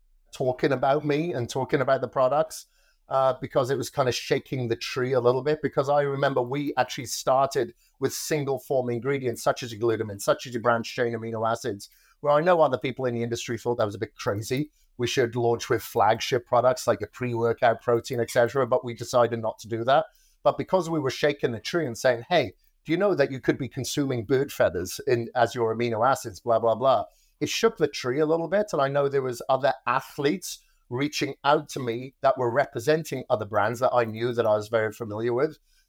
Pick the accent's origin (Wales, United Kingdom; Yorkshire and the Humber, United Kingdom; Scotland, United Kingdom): Wales, United Kingdom; I wish there was somebody that was telling me all these things as I was growing up in Wales.